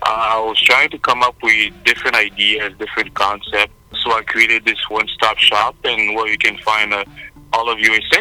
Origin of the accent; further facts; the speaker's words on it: Montreal, Quebec, Canada; I'm from Montreal, Canada. And yes, we do speak French.